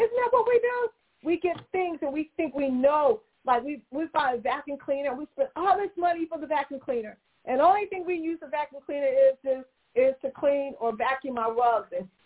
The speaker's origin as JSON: {"language": "English", "town": "Philadelphia", "region": "Pennsylvania", "country": "United States", "said": "I'm a Philly girl. I wasn't born in the kingdom. I was born in Philly."}